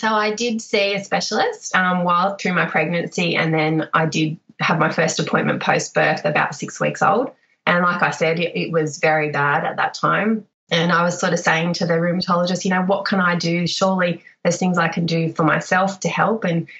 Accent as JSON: {"language": "English", "town": "Newcastle", "region": "New South Wales", "country": "Australia", "said": "from Newcastle, I can do this."}